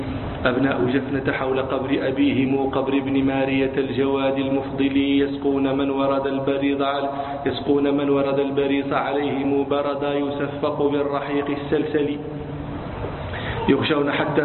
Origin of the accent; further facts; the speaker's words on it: Morocco; أنا مغربي، أنتم تفسرون لابن اللبون، أنا ما أعرفه إلا في الشعر، ما أراه في الرباط.